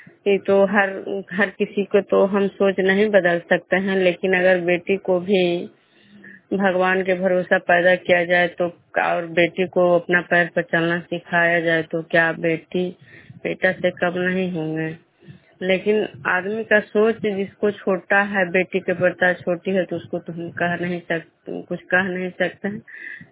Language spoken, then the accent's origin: Hindi; Vishnupur, Bihar, India; मैं विष्णुपुर ग्राम खड्डा पंचायत नालंदा जिला नगर नरसा प्रखंड के निवासी हूँ।